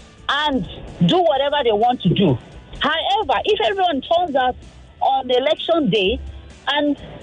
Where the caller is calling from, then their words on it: Satellite Town, Lagos, Nigeria; I'm calling from Satellite Town.